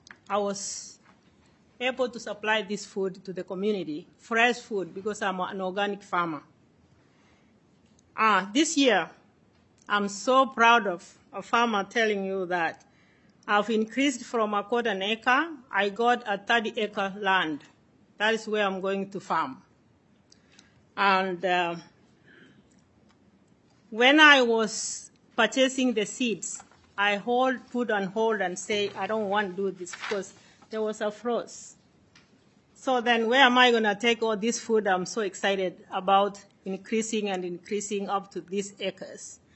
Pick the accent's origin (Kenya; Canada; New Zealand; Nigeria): Kenya; now in Minnesota, United States; my farming experience here in Minnesota. I can say a little bit about me. I came from Kenya in 1999.